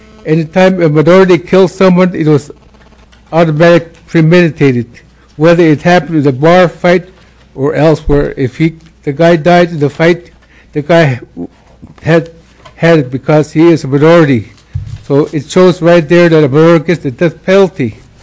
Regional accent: Hoonah, Alaska, United States; I visited with Frank C. White, who I grew up with in Huna, Alaska.

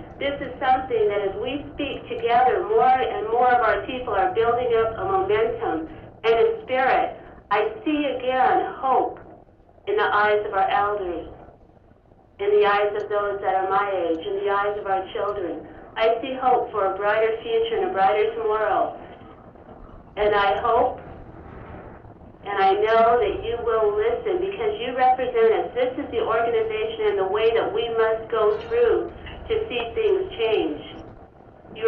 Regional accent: Sitka, Alaska, United States; now in Anchorage, United States; I am Tlingit Indian from Sitka, Alaska, residing now in Anchorage.

